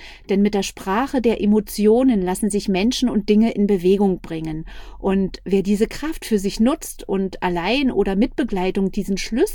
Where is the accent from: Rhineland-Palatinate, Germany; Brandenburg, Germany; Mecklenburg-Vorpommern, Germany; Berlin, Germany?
Berlin, Germany; Ich komme aus Berlin, bin 47 Jahre jung